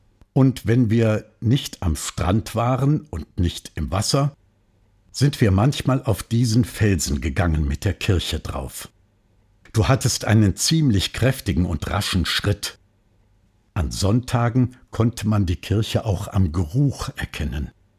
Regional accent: Rhineland, Germany; Ich als Rheinländer war mehr für den ersten FC Köln, ebenfalls aus Lokalpatriotismus.

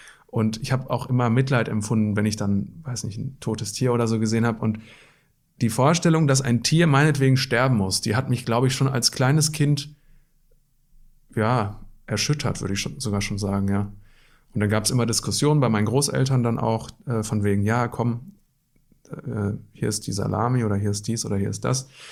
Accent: Wetter an der Ruhr, North Rhine-Westphalia, Germany; Also geboren bin ich in Wetter an der Ruhr, im Ruhrgebiet, direkt am Waldrand. Da habe ich auch wirklich meine Kindheit im Wald verbracht

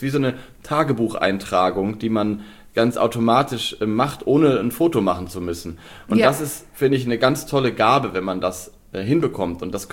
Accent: Lower Saxony, Germany; ich komme ja aus Nordwest, Niedersachsen, Nordwestdeutschland

